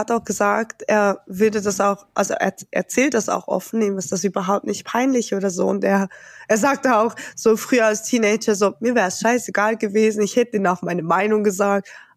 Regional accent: Italy; ich bin halt Italiener und das ist voll okay.

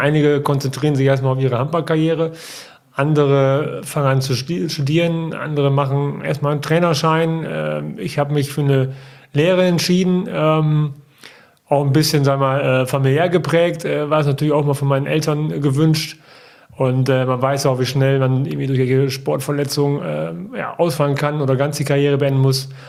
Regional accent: Osnabrück, Lower Saxony, Germany; Ich komme aus einer Handballerfamilie. Ich bin in Osnabrück geboren und bin da auch aufgewachsen.

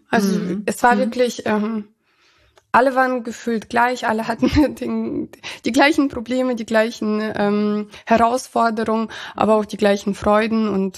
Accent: Ankum, Lower Saxony, Germany; also born or lived in Kazakhstan; Ja, also Ankum ist meine Heimat. Ich hatte letztens hier auf der Arbeit einen neuen Vorgesetzten und der weiß, dass ich in Kasachstan geboren worden bin.

